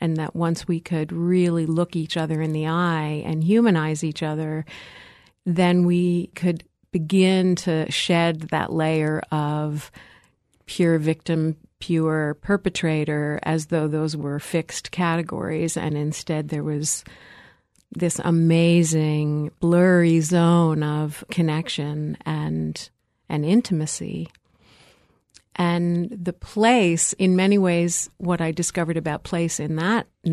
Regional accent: East Coast, United States; moved away as an adult; now in California, United States; And as my own experience growing up on the East Coast, but migrating to California as a college student, you know, I still feel that California is my adopted home.

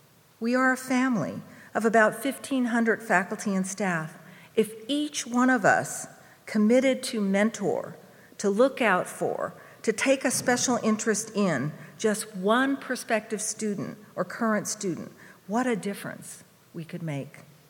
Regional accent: Oakland, California, United States; when I was a little girl growing up in Oakland.

